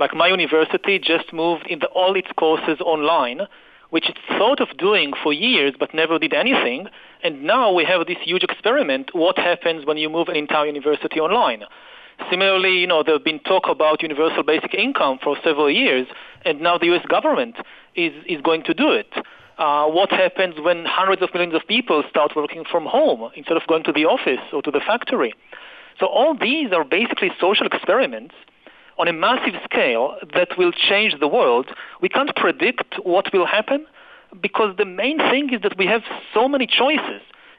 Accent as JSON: {"language": "English", "country": "Israel", "said": "to some extent in my home country of Israel"}